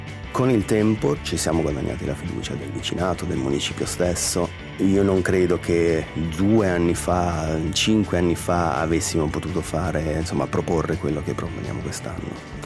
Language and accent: Italian; Ticino, Switzerland; Dall'altra parte, come ticinese, a me piacerebbe poter veramente andare oltre quel complesso di inferiorità che si ha nei confronti del resto della Sv